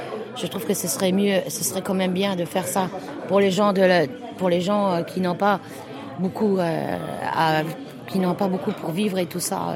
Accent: Luxembourg; Oh, du Luxembourg, parce que moi, je suis luxembourgeoise.

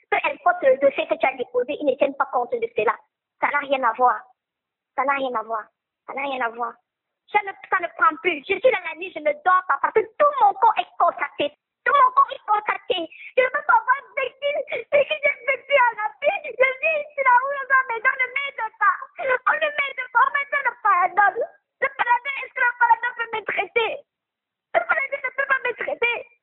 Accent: Cameroon; moved away as an adult; now in Belgium; Donc, je suis camerounaise, déjà. Donc, j'ai quitté mon pays, ça fait depuis le 11, je suis arrivée ici le 12 janvier.

